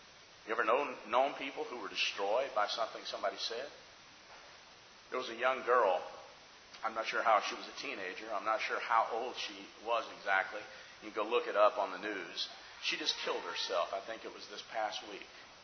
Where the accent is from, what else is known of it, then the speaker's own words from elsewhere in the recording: Alabama, United States; I grew up in Alabama.